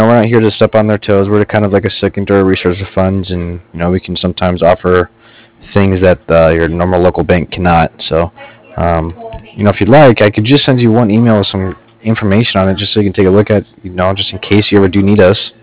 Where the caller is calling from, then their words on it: Cardiff, Wales, United Kingdom; I'm actually calling from Cardiff.